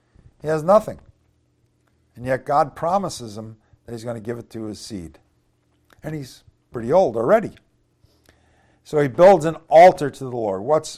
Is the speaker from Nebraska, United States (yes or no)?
no; Long Island, New York, United States; where I grew up in Long Island, there was a Jewish temple, the Temple Beth El, house of God.